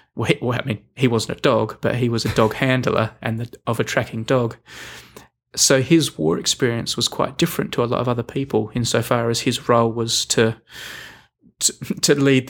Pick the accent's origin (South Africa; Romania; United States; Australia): Australia; I'm Australian, as you know